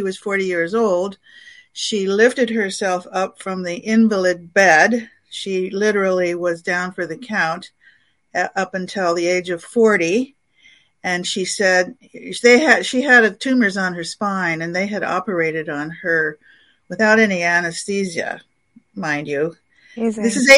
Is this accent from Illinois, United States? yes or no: no; Alaska, United States; Lost Angel Walkabout, which takes you from, well, I'm from Alaska, but I do a lot of Wild West.